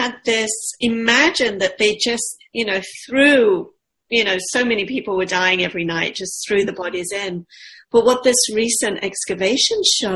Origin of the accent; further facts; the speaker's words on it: England, United Kingdom; because I grew up in England.